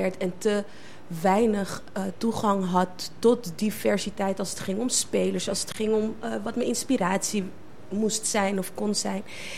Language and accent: Dutch; Amsterdam, North Holland, Netherlands; Ik heb in West gewoond, ik heb in Zuidoost gewoond, ik heb in Zuidoost opgegroeid. Ik ben overal en nergens geweest, zeg maar.